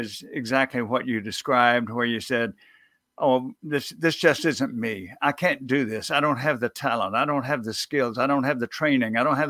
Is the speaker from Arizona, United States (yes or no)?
no; Mississippi, United States; I'm from Mississippi originally